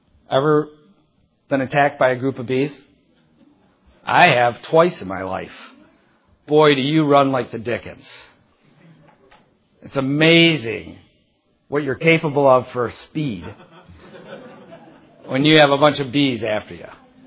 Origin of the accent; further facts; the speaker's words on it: England, United Kingdom; I'm an Englishman, you know. I can't be moved even by a pack of bees.